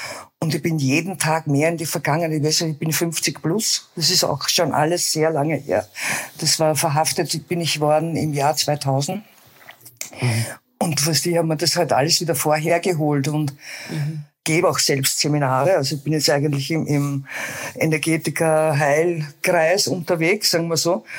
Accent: Austria; Ich komme aus Österreich.

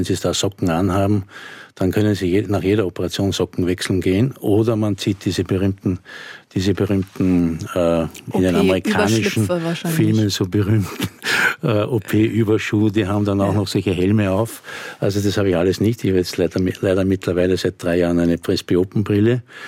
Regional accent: Austria; wir haben keinen Versorgungsauftrag, wie man sagt, bei uns in Österreich.

